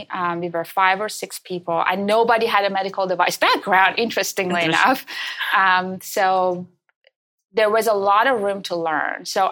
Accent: Iran; moved away as an adult; now in Canada; I was born and raised in Iran. I did my undergrad there in materials engineering

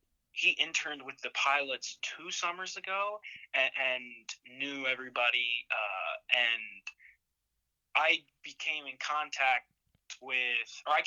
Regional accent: Hampton, Virginia, United States; Well, so it's my hometown team. The stadium is 15 minutes away from my house in Yorktown, Virginia. It's based out in Hampton. And I grew up actually going to games there.

